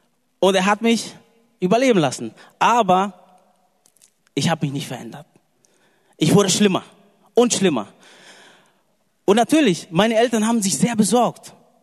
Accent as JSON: {"language": "German", "town": "Wuppertal", "region": "North Rhine-Westphalia", "country": "Germany", "tie": "born or raised there", "said": "Gut, ich bin mit 5 Jahren nach Deutschland gekommen. Meine Mutter hat mich hergebracht. Wir kommen aus dem Ruhrgebiet, Nordrhein-Westfalen, Wuppertal, wer es kennt, Wuppertaler Schwebebahn. Und ja, mein Vater Grieche, meine Mutter ist der Domrep."}